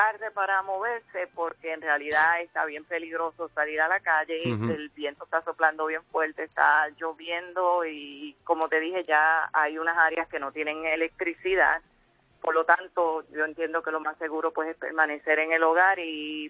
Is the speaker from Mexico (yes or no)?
no; Puerto Rico; moved away as an adult; now in Florida, United States; Yo soy de Puerto Rico. Uh-huh. Llevo 3 años viviendo aquí. Yo me casé con un norteamericano y uh-huh. entonces me mudé de Puerto Rico aquí a Florida.